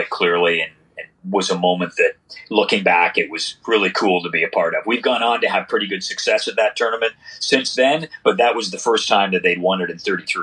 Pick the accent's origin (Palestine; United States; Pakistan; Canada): Canada; Oshawa, Ontario; Well, like you, as you indicated, I'm from Oshawa. And so you can imagine, I grew up in Oshawa